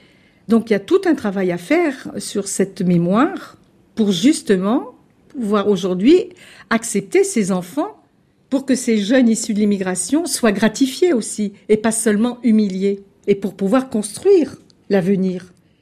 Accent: Corsica, France; Je n'ai pas besoin de signes ostentatoires pour prouver que je suis corse.

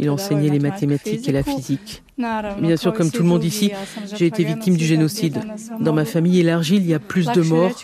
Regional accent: Srebrenica, Republika Srpska, Bosnia & Herzegovina; Je suis originaire de Srebrenica.

